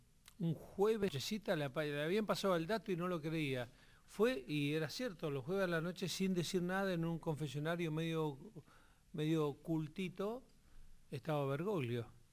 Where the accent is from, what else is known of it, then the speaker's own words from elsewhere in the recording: Patagonia, Argentina; yo que soy de la Patagonia, peladito como mi lugar